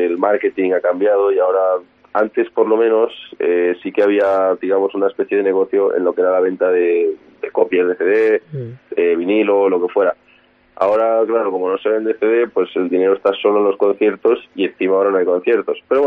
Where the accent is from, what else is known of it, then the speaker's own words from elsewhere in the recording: Madrid, Community of Madrid, Spain; born there; Vivo en Madrid, yo sí nací en Madrid, pero bueno, mi familia es gallega, la gran mayoría, mi abuela gallega, mi abuelo, y bueno, desde pequeñito paso mucho tiempo allí, en Vigo y en la zona de Lugo, mi padre de Vigo y mi madre de Lugo.